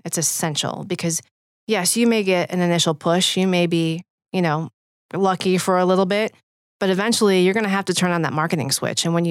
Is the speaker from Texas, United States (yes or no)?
no; Detroit, Michigan, United States; I'm originally from the Detroit area and had worked in internal communications there.